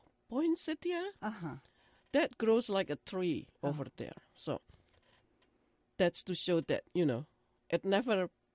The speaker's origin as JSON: {"language": "English", "region": "Central Java", "country": "Indonesia", "second_language": "English", "said": "I came from Java, Middle Java. And even in Java, we have three different languages. We speak Indonesian, but in Middle Java, we also speak Javanese."}